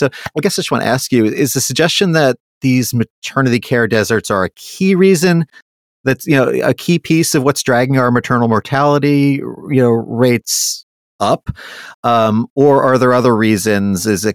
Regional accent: New York, United States; I'm a New Yorker originally

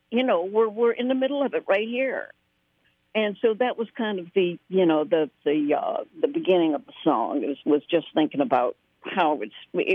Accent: Chapel Hill, North Carolina, United States; And growing up in Chapel Hill, there was country music and bluegrass and pop music and the whole thing.

